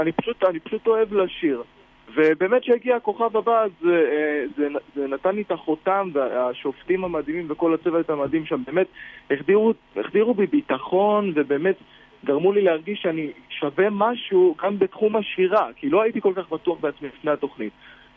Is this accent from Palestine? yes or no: yes; Ma'ale Adumim, West Bank, Palestine; אני גדלתי במעלה אדומים, ומי שמכיר את המקום הזה יודע, ואגב אני כאילו בן 19